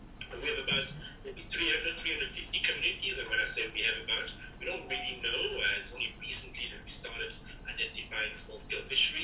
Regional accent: France; also born or lived in Belgium; now in South Africa; I've been in South Africa for about 15 years now. I'm originally from France and Belgium, but ended up in Eastern Cape about 15 years ago working in the Abalone fishery.

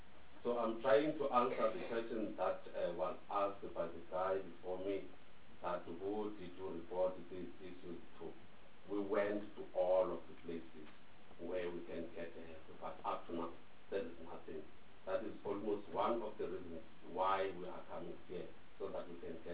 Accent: Eastern Cape, South Africa; I'm coming from Eastern Cape.

